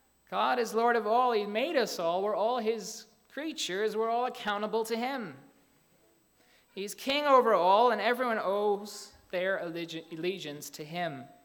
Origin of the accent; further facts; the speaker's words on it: Ireland; accent: Irish brogue; moved away as an adult; now in United States; When I moved to America, I'm actually not from here, I'm from Ireland. I don't know if you picked that up in my slight brogue. Hard to know if I've lost it, but hopefully you've kept it. Okay. When I came here about 6 years ago, I came to marry my wife.